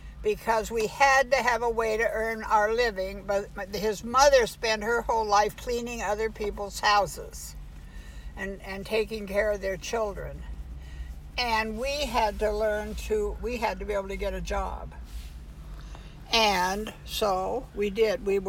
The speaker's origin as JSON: {"language": "English", "town": "Long Beach", "region": "California", "country": "United States", "tie": "born there", "said": "I was born in Long Beach at Long Beach Community Hospital, and my grandma lived with us in those days"}